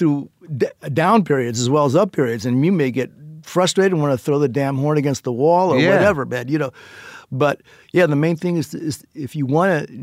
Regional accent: Indiana, United States; So I needed to take my board examination, so I took Indiana board examination because my home state. I pretty much knew I didn't want to be living in Indiana, though

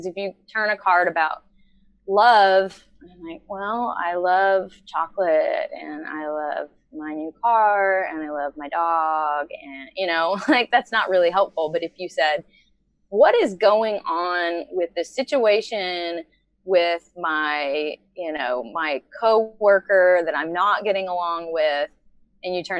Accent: the South, United States; I come from the South and it's very polite.

